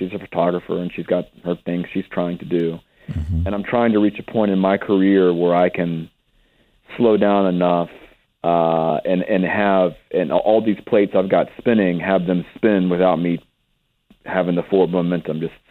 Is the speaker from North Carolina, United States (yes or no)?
yes; North Carolina, United States; I'm from North Carolina. I wrote this book set in North Carolina.